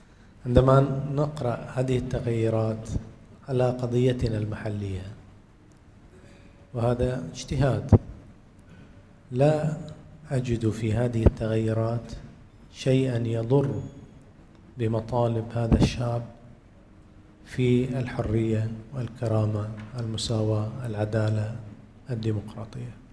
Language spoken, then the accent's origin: Arabic; Bahrain; وعلينا كبحرينيين أن نعمل كحكومة ومعارضة